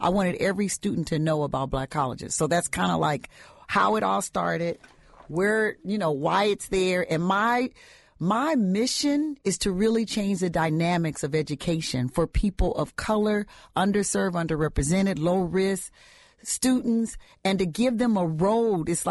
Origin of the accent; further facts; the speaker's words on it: Compton, California, United States; I'm from Compton, California. So I was in going to Long Beach State.